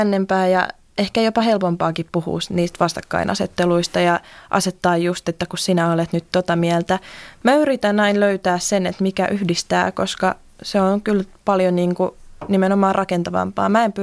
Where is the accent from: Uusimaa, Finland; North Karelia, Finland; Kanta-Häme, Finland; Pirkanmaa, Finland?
Uusimaa, Finland; Hyvinkää; mä oon Hyvinkäältä kotoisin, mä oon niin kuin mun isä ja isoisä on asunut Hyvinkäällä, eli pitkän linjan hyvinkääläisiä, mutta kyllä mulle niin kuin toi Uusimaa on koti.